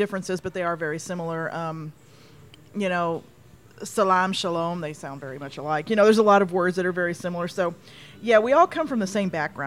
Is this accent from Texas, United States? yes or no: yes; Fort Worth, Texas, United States; Raised in Texas, and my father is of Palestinian origin.